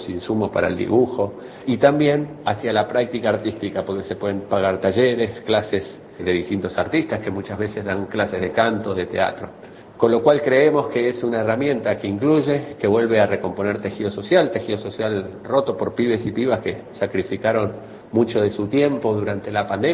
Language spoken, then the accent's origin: Spanish; Argentina; los distintos sentidos y símbolos que generamos y que nos completan como argentinos y argentinas.